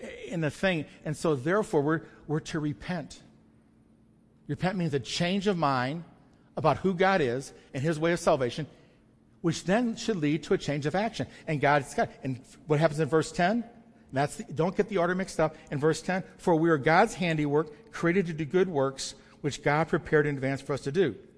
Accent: United States; because we're American and we have to perform.

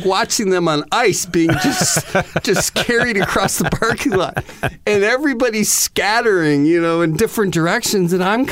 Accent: Detroit, Michigan, United States; And I'm from Detroit. I don't know shit about hurricanes.

